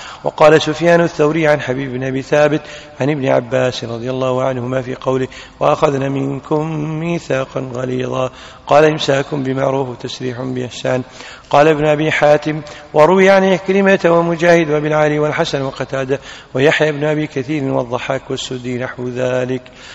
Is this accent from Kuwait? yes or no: yes; Kuwait; عندنا بالكويت حطت الدولة حاطة 6,000